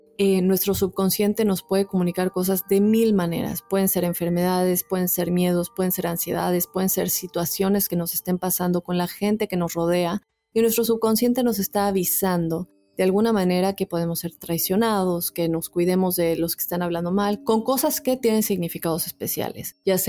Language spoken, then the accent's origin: Spanish; Costa Rica; Soy de Costa Rica.